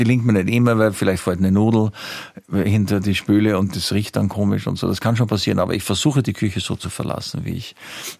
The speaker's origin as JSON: {"language": "German", "region": "Vienna", "country": "Austria", "said": "Bin als Wiener auch sehr bequem."}